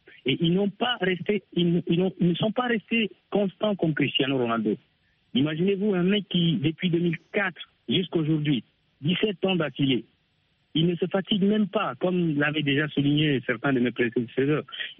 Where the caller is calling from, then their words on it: Chad; Je vous suis depuis le Tchad.